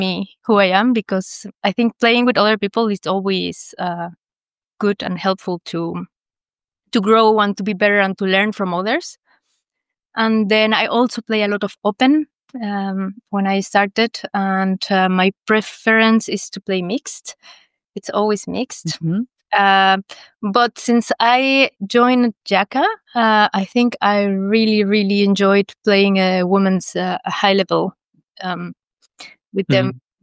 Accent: Mexico; now in Brussels, Belgium; I'm from Mexico originally, but I live in Belgium. I've been living here for almost 5 years. So I'm joining from Brussels right now.

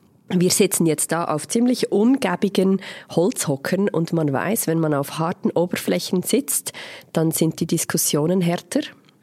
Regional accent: Romanshorn, Thurgau, Switzerland; mein Heimatort ist Romanshorn.

